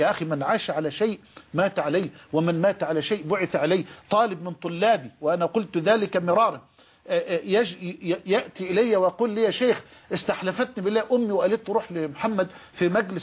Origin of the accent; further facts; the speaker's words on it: Egypt; في عندنا في مصر